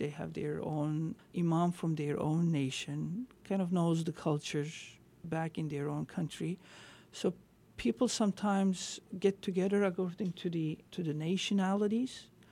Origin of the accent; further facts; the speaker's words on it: Istanbul, Turkey; born there; English is a second language; For instance, I was born in Istanbul.